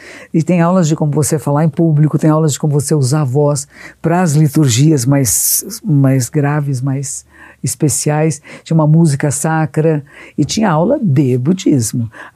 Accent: Brazil; Para nós que somos aqui do Brasil

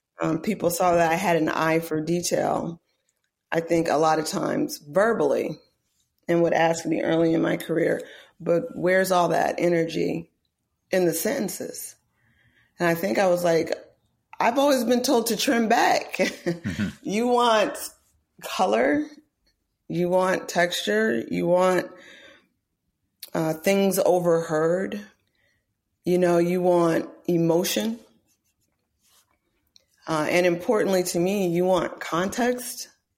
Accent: Oakland, California, United States; And I do have being from the great city of Oakland to thank for that.

